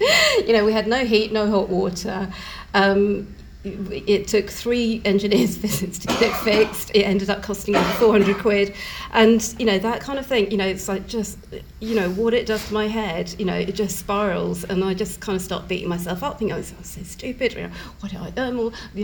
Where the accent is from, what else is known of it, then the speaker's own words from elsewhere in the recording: Brighton, South East England, United Kingdom; And I grew up in Brighton and, you know, kind of quite a middle-class academic family. My dad's Asian, my mum's white. They're not English, either of them.